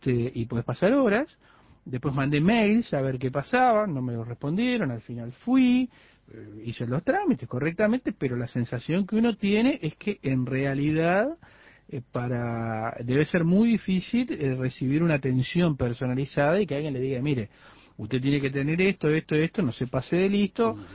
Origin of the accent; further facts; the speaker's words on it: Spain; now in Uruguay; que yo, como español lo digo, aclaro